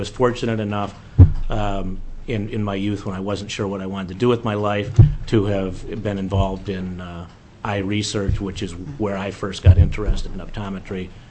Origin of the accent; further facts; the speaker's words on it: Michigan, United States; now in Alaska, United States; I'm from Michigan.